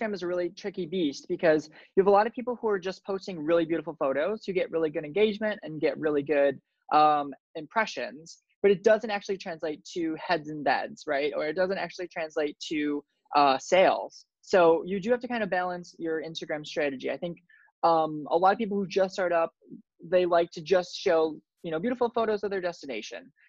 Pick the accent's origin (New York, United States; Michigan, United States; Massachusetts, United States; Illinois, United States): Michigan, United States; also born or lived in Miami; I'm originally from Michigan and the United States. Moved to Miami to work at an agency